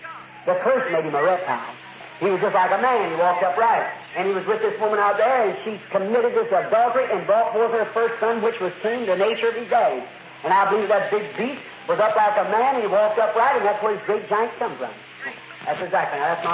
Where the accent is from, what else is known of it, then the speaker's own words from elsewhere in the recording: United States; I'm an American. You know I am.